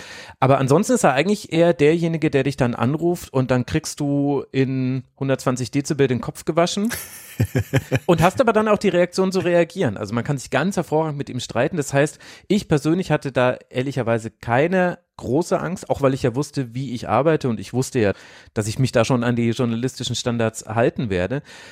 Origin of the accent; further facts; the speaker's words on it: Munich, Bavaria, Germany; ich komme aus München oder lebe und arbeite jetzt in München